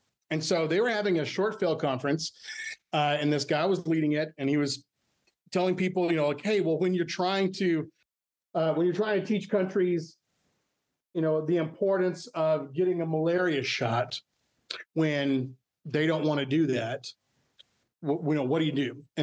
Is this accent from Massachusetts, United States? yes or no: no; Texas, United States; I mean, I'm born and raised in West Texas.